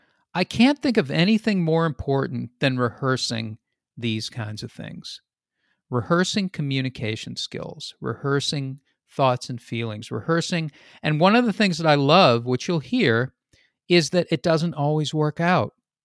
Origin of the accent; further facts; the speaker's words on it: Boston, Massachusetts, United States; It's in Boston. I come from Boston. Where was this when I was growing up?